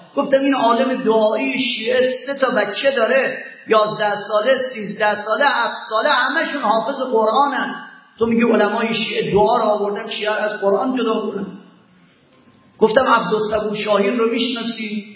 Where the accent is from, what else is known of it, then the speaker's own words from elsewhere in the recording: Iran; من طلبه هستم، از ایران آمدم